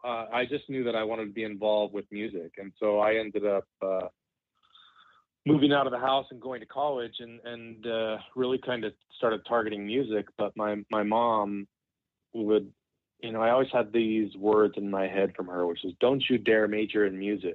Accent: Idaho, United States; So I always loved to watch films, but I grew up in Idaho.

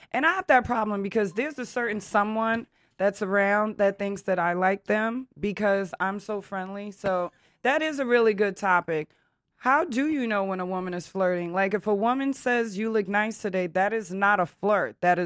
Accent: Bronx, New York, United States; I'm from the Bronx. I went to school at Evander.

